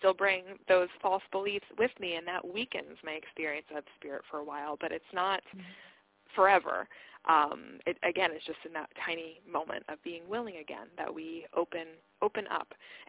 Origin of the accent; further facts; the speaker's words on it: Florida, United States; the winters used to really get to me because I grew up in Florida, and so I hated the winters up here.